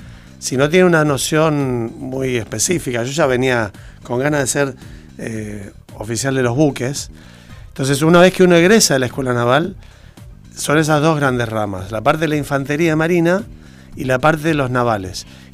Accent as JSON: {"language": "Spanish", "region": "Buenos Aires", "country": "Argentina", "tie": "born there", "also_born_or_lived": "Puerto Belgrano / Río Grande / Mar del Plata"}